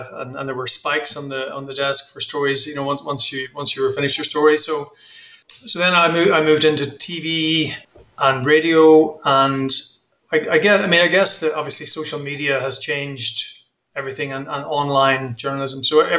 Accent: Ireland; I grew up in Ireland. I grew up actually near the border. So I have kind of internalized the conflict in Northern Ireland myself through growing up there.

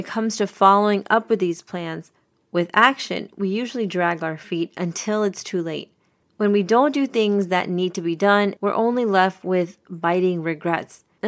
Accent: Lahore, Punjab, Pakistan; born there; I was born in Lahore, Pakistan. I think I've mentioned this before.

